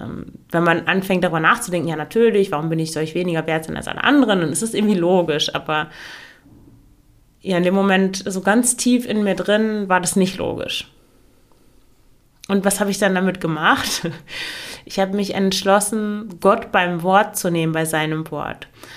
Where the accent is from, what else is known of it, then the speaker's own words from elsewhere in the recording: Germany; moved away as an adult; now in Belgium; Ich komme aus Deutschland, ich hatte vorher nie was mit Belgien zu tun.